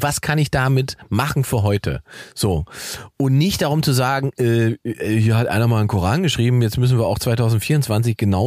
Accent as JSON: {"language": "German", "region": "East Germany", "country": "Germany", "said": "als Ostdeutscher ist das Kindheit für mich."}